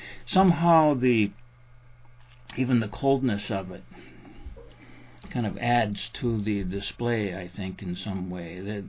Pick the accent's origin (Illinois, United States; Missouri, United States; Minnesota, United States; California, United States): Minnesota, United States; Duluth; I grew up with this. I grew up in Duluth, Minnesota, where we often could see the Northern Lights